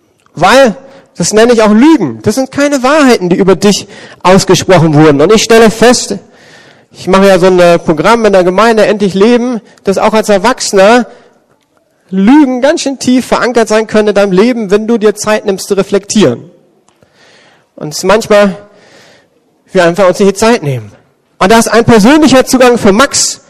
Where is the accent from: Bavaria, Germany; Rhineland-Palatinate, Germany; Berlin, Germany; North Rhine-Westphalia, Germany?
Berlin, Germany; dann spannst du dich als Berliner, weil du merkst, ich bin ganz alleine unterwegs.